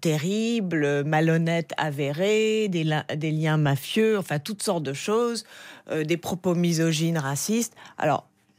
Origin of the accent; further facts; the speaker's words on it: United States; j'ai aussi, en tant qu'Américaine, j'ai mal. Je ne comprends pas ce qui arrive à mon pays.